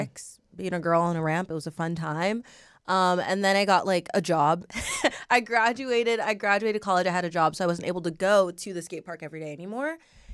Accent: Long Beach, California, United States; So I grew up in Long Beach.

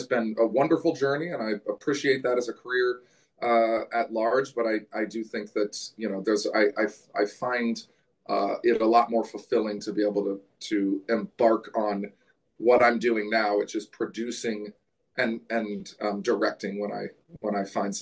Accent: Portland, Oregon, United States; We shot it in my hometown, Portland, Oregon.

